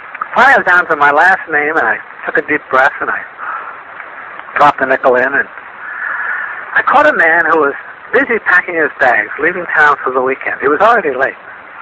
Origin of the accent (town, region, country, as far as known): Vermont, United States; born or raised there